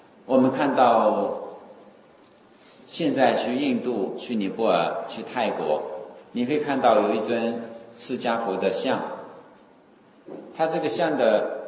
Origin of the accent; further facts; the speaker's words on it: China; 我们中国人可能比较怕蛇，蛇又是代表毒哈